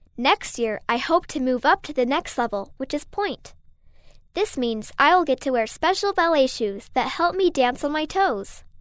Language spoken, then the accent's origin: English; Philippines; from the Philippines. Mabuhay kaibigan. That means hello friends in Tagalog.